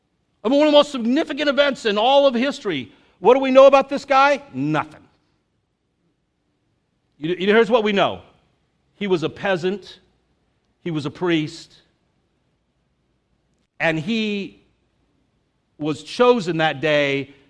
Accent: Brooksville, Florida, United States; well, I'm from Brooksville, and they go, oh, wow, what's it like to be from that town? No, you say something like this, I'm from somewhere north of Tampa, you probably never heard of it, right?

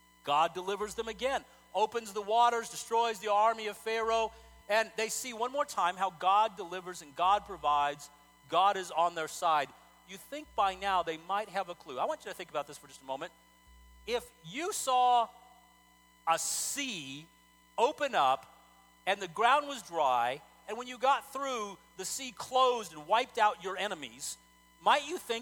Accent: Texas, United States; I'm not from Minnesota. I'm from Texas. I didn't know how cold it could get in some places

